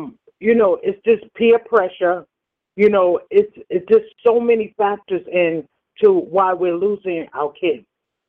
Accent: Yonkers, New York, United States; We only had let's say, because I'm from Yonkers, we had our Riverdale group, we had a project group.

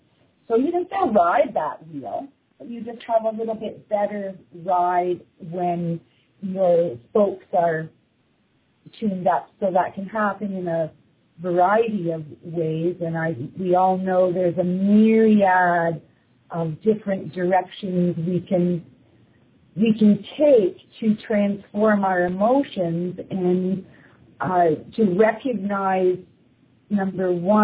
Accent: Ontario, Canada; she is a fellow Canadian, like I am. I'm from Ontario, Canada

